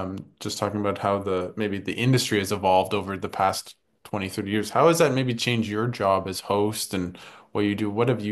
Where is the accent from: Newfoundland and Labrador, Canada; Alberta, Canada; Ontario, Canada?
Ontario, Canada; Ottawa; from Ottawa.